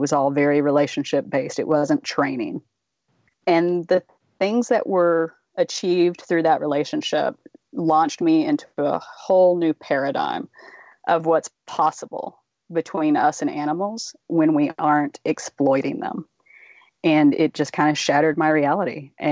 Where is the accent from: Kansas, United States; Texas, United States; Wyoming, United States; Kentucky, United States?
Texas, United States; But I grew up in Texas. I grew up in horse country. So I grew up around horses, have loved horses my whole life.